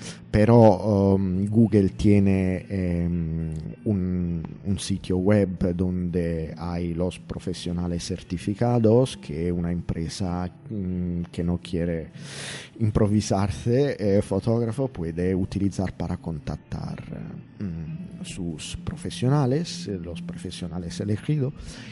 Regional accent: Vasto, Abruzzo, Italy; Spanish is a second language; now in Valencia, Spain; Bueno, yo soy de Abruzzo, que es una región al lado de la región de Roma. Más o menos la misma latitud de Roma, pero la costa adriática, pueblo muy bonito que se llama Vasto.

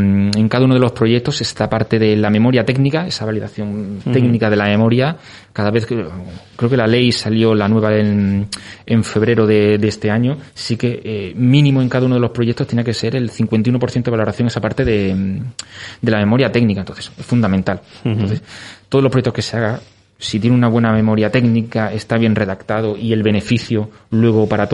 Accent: Málaga, Andalusia, Spain; Al final, pues yo no soy de Murcia, yo soy de Málaga

